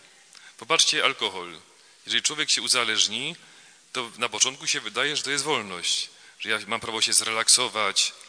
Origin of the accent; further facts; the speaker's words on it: Silesian Voivodeship, Poland; mamy w naszej diecezji, pochodzę z Bielsko-Żywieckiej, piękne miejsca, bo to jest diecezja beskidzka, więc są góry